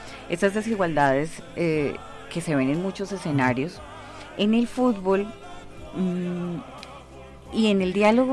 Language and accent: Spanish; Colombia; como colombiana también en el exterior en ocasiones